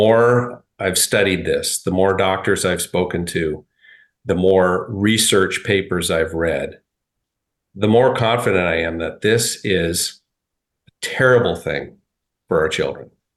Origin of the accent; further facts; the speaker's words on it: Montana, United States; I grew up in Western Montana on a cattle ranch.